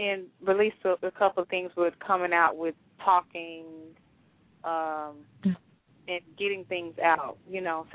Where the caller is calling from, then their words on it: Dallas, Texas, United States; I'm calling from Dallas, Texas.